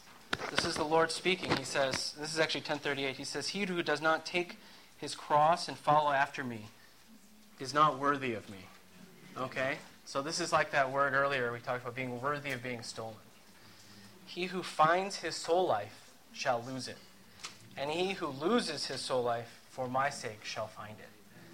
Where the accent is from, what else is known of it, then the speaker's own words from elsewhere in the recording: Bellevue, Washington, United States; and I grew up in Bellevue, and she grew up in Seattle.